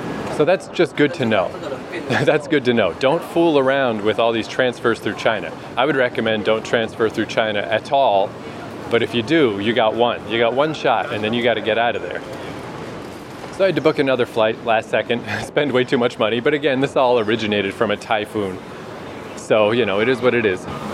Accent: Canada; They don't care that I'm from Canada.

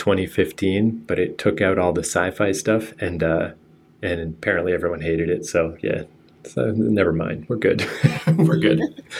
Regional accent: Canada; And as a Canadian, I extra don't give a crap about that stuff.

